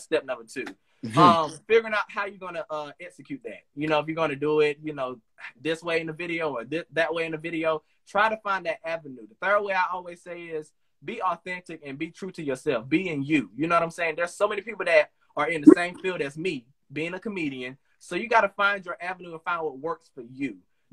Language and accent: English; Rockingham, North Carolina, United States; accent: country; I'm country. I'm originally from Rockingham, North Carolina.